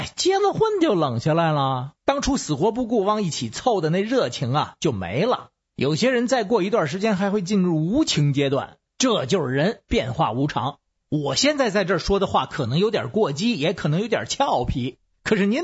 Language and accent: Chinese; Beijing, China